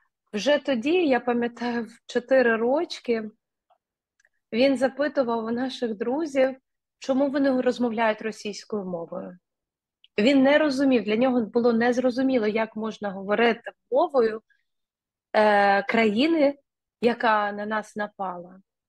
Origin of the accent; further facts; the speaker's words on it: Kyiv, Ukraine; first language Russian; Я 1990 року народження, тобто я ще народилась в Радянському Союзі. У мене проста сім'я, простих робочих професій батьки, сім'я корінних киян, російськомовна сім'я була.